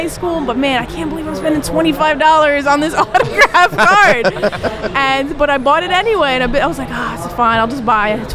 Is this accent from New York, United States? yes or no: yes; New York, United States; also born or lived in South Jersey; Because like I grew up in New York, and but I lived in South Jersey for 8 years as a newspaper reporter